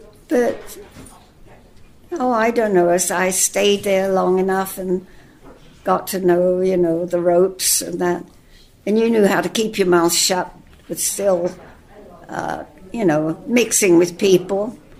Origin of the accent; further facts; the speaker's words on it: Wembley, London, United Kingdom; also born or lived in Hammersmith; I was born in Hammersmith, London. And then my father was on the Great Western Railroad as a fireman, firing up the engine. And we moved to Wembley